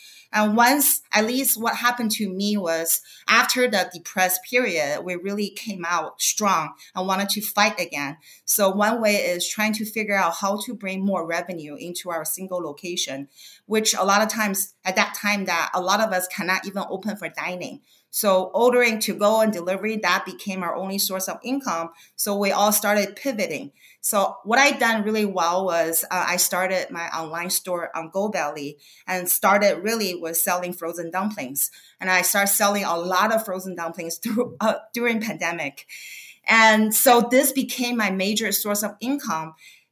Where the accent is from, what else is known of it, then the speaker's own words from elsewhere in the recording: California, United States; now in Los Angeles, United States; I grew up in the Bay Area. I always come to LA, but I haven't, this is the first time I permanently live here.